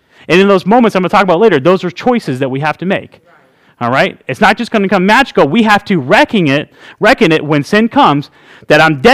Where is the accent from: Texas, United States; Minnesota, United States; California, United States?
Texas, United States; Now, I'm from Texas, and that means, hey, we reckon it's done.